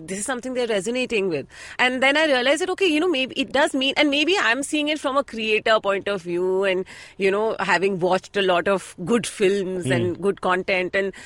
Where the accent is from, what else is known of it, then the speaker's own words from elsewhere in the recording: Delhi, India; I'm from Delhi, originally.